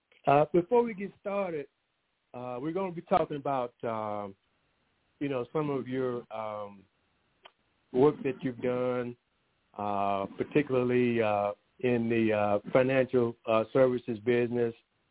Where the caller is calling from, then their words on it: Sacramento, California, United States; I'm coming from the West Coast, Sacramento, California area.